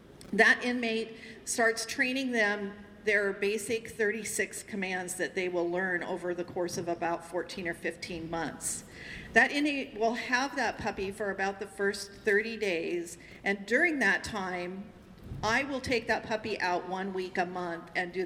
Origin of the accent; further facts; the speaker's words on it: Portland, Oregon, United States; We're both from Portland, Oregon, and I have the privilege of bringing Soul down here